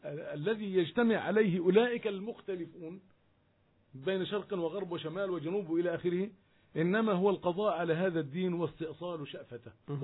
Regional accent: Palestine

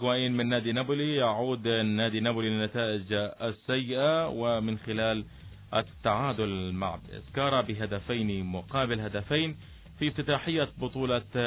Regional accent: Palestine; نحن شعب فلسطيني

